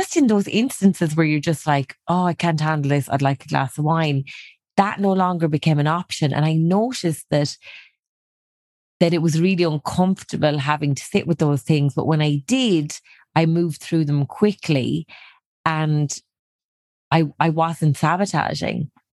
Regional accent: Ireland; And I'm Irish. So culturally, it's like, it's a huge thing.

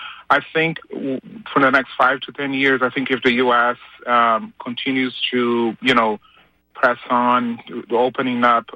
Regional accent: Brazil; now in United States; I mean, I'm actually immigrated from Brazil here.

